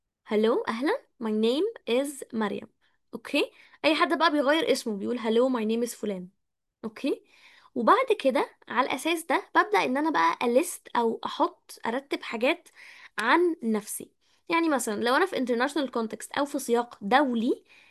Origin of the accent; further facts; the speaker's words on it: Egypt; وأنا مش مولود في أمريكا، يعني الناشوناليتي اللي هي الجنسية بتاعتي مش أمريكي، أنا مصري